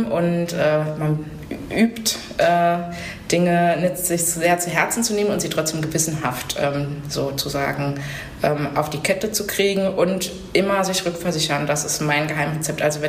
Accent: Bärenbach, Rhineland-Palatinate, Germany; born there; now in Saarbrücken, Germany; Und ich komme gebürtig aus Bärenbach bei Kirn, das ist ein kleines Kaff in Rheinland-Pfalz, also im Feindgebiet sozusagen. Und ja, lebe aber schon seit 2005 in Saarbrücken und habe jetzt inzwischen den Dialekt auch vollumfänglich drauf.

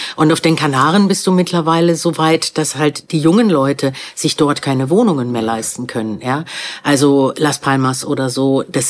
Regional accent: Heidelberg, Baden-Württemberg, Germany; also born or lived in Switzerland; ich komme aus Heidelberg. Heidelberg ist eine sehr touristische Stadt. Definitiv. Ich habe das von klein auf erlebt, dass chinesische Busse ankommen, durch die Hauptstraße wandern.

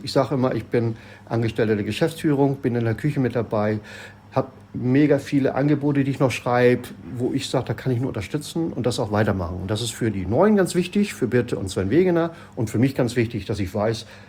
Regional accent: Nindorf, Germany; ich bin in Nindorf groß geworden

